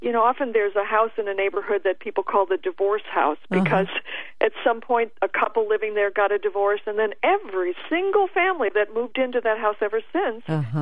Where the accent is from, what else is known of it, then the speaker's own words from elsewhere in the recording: Seattle, Washington, United States; I'm so excited to come back, because that used to be my hometown.